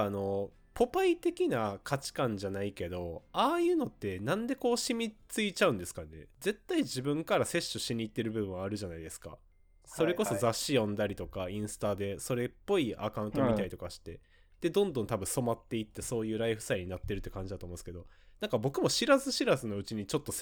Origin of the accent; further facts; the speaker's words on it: Osaka, Japan; now in Tokyo, Japan; で僕もあの言うて大阪ですけど、結局ちょっと地方から東京にこう上京してきた人ってやっぱこう見上げる視線って絶対あると思うんですね